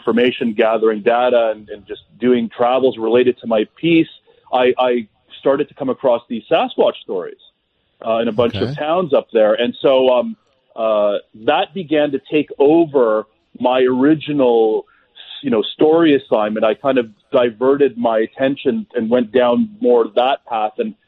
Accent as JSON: {"language": "English", "town": "Thornhill", "region": "Ontario", "country": "Canada", "tie": "born or raised there", "lives_now": "Toronto, Canada", "said": "I grew up in Thornhill, but I live in Toronto. I'm a Torontonian."}